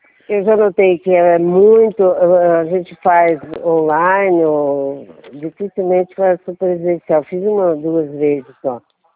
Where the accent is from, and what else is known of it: Campinas, São Paulo, Brazil